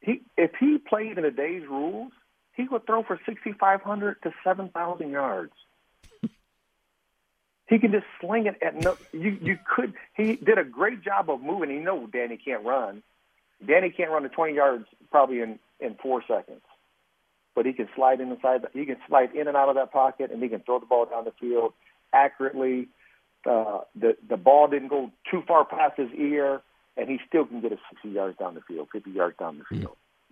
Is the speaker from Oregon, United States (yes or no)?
no; Indiana, United States; That I even went through, growing up in Indiana